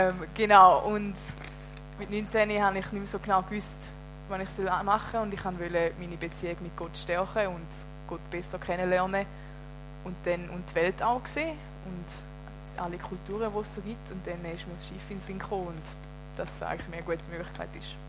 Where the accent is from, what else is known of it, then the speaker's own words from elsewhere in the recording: Erlen, Thurgau, Switzerland; Ich komme vom Thurgau, nahe Bodensee, von Erle, genau gesagt.